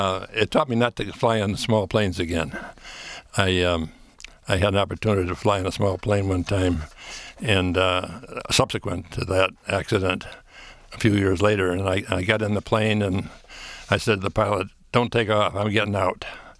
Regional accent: Detroit, Michigan, United States; my dad had a tool business in Detroit, and we grew up on West Outer Drive in an above average community, not a wealthy community by any means.

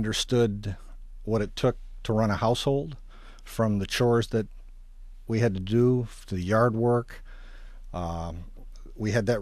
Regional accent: Garden City, Michigan, United States; I grew up in Garden City, Michigan. My parents bought a home there. Actually, they built a home there in the 1957 range. It was a new growing community, and I was 2 years old at the time that we moved there

